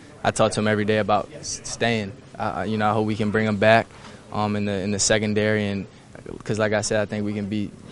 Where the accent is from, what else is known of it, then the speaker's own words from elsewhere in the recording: Texas, United States; I've been seeing it since I first got here as a Texan.